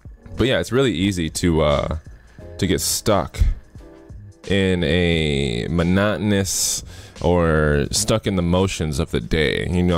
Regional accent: Illinois, United States; born there; moving out here to Arizona. I was born in Illinois.

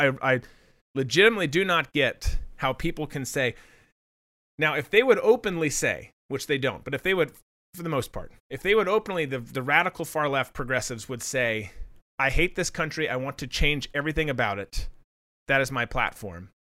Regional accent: Jacksonville, Florida, United States; I should because I'm from Jacksonville.

